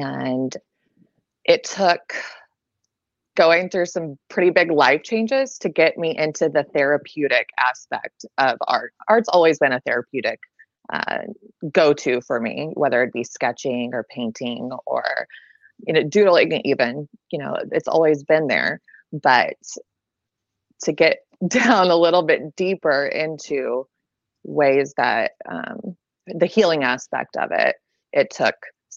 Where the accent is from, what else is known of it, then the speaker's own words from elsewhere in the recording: Quincy, Illinois, United States; I am from Quincy, Illinois, and it is 3:54 right now. So I'm central time.